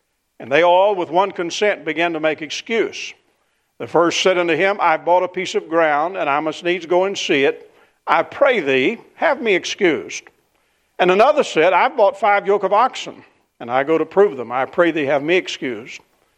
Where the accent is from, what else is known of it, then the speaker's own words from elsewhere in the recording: Kentucky, United States; Now, I grew up in the South in Western Kentucky